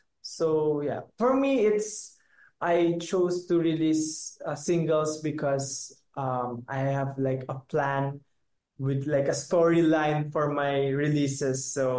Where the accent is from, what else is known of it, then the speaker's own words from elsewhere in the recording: Philippines; But I guess Filipinos are also like used to the rain and flood here in the Philippines. Even in my hometown, we're quite known for having like a flood because of the heavy rain.